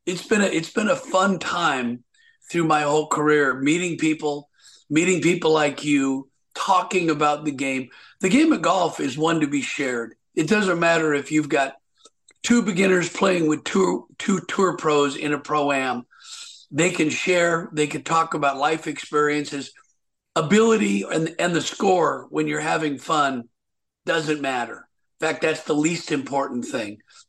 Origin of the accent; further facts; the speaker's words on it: Portland, Oregon, United States; My family, we grew up in Portland, Oregon, where I am coming to you right now.